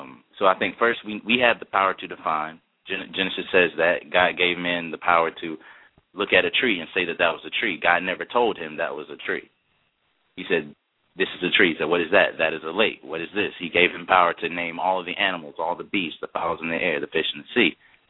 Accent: Memphis, Tennessee, United States; I always tell people, they're like, where are you from? I say, Memphis.

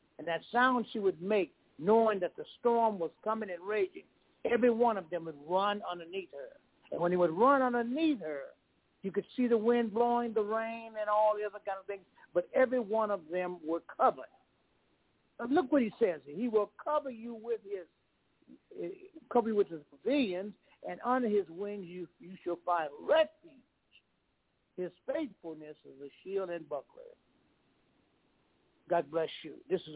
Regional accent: the South, United States; I was raised in the South, and my grandmother, mm-hmm. great-grandmother, had a farm.

